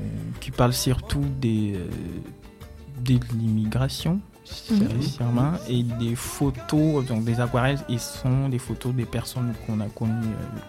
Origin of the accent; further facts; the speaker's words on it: Angola; Alors je viens d'Angola, moi.